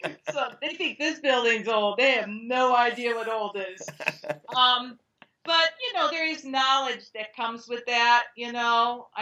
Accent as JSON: {"language": "English", "town": "Cleveland", "region": "Ohio", "country": "United States", "said": "I'm from Cleveland, Ohio."}